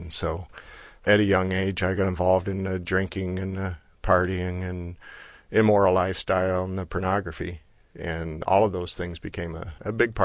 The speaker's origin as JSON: {"language": "English", "town": "Bloomington", "region": "Indiana", "country": "United States", "tie": "born or raised there", "said": "Yeah, I was raised in Bloomington, Indiana, and second to the youngest of seven kids in our family"}